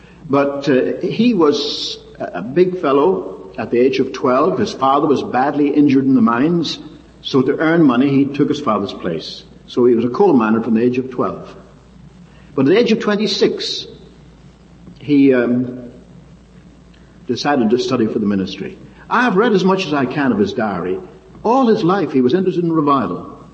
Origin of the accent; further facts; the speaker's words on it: Ireland; when I was a lad growing up in Ireland